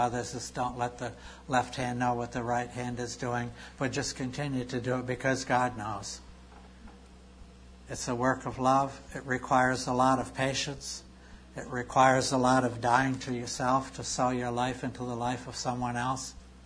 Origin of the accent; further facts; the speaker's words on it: Chester, North West England, United Kingdom; from Chester